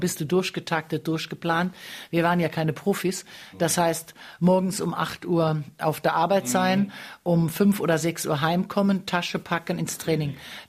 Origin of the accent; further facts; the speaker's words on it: Saarland, Germany; das Besondere für mich am Saarland ist, es ist meine Heimat. Hier wohnen alle meine Verwandten und alle Menschen, mit denen ich groß geworden sind